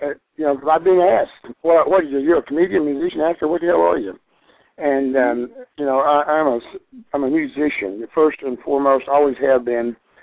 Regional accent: Louisiana, United States; I come from the Bayou

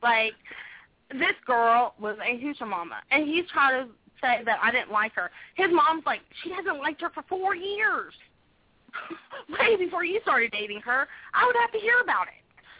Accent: Tennessee, United States; I'm from Tennessee.

